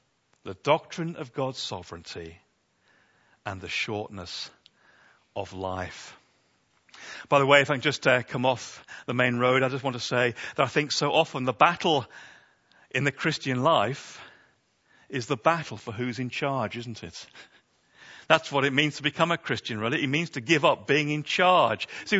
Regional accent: United Kingdom; We're British, so we never say it like that openly. We hide it.

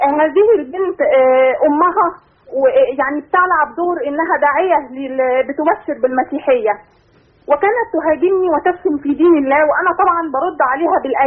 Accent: Egypt; انا بنت مصريه مسلمه،

